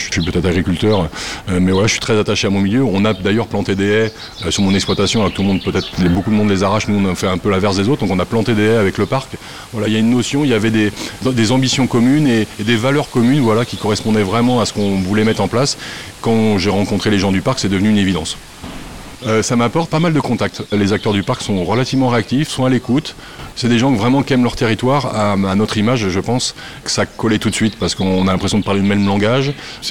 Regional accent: Maillezais, Pays de la Loire, France; j'ai 46 ans. Je suis d'origine de Maïzet, en plein Marais Poitevin.

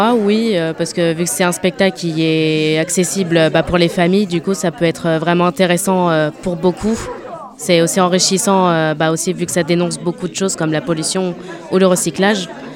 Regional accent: Niort, Nouvelle-Aquitaine, France; also born or lived in Magné; parce que je suis aussi originaire de Niort, du coup, donc j'ai reconnu ça

